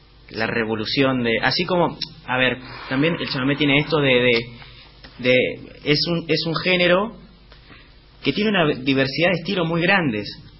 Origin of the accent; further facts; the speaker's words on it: Tigre, Buenos Aires Province, Argentina; Yo en realidad nací acá, yo soy bonaerense, nací en Tigre.